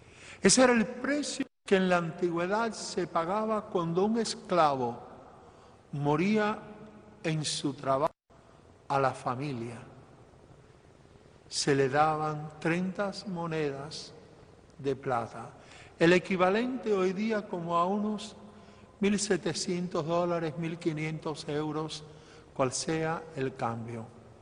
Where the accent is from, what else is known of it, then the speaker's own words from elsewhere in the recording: Cuba; moved away; salí de Cuba hace muchos años, hace 59